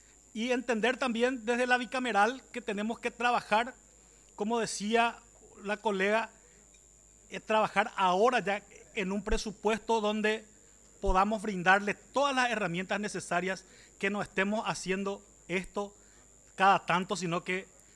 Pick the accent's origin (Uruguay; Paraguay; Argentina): Paraguay; esta es la manera de como paraguayos ir creciendo.